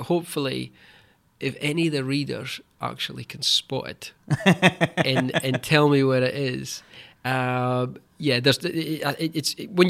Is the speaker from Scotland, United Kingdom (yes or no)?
yes; Peterhead, Scotland, United Kingdom; I'm from Peterhead in Aberdeenshire. It doesn't really happen.